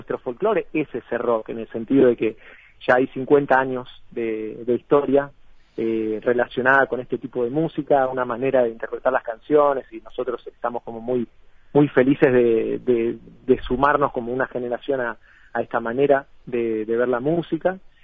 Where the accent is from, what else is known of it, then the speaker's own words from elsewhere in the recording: Santa Fe, Argentina; somos cuatro integrantes, provenimos de la zona de Rosario, sobre la vereda de Río Paraná, acá en Argentina. Sí, somos tres de una ciudad que se llama Capitán Bermúdez, y un rosarino